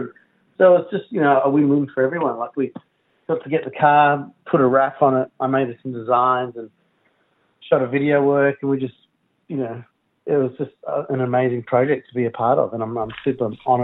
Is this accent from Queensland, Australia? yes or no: no; Melbourne, Victoria, Australia; I grew up in Melbourne's western suburbs, and so, you know, come from a very poor working class environment.